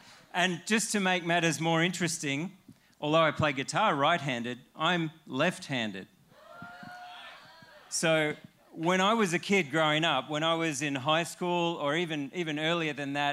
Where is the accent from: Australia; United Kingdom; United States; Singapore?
Australia; I'm an Australian.